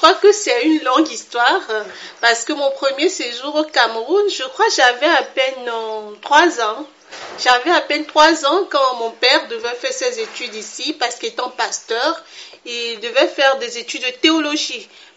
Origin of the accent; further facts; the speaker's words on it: Porto-Novo, Ouémé, Benin; est une dame béninoise. Je suis donc originaire de Porte-Novo, au Bénin. Je suis mariée.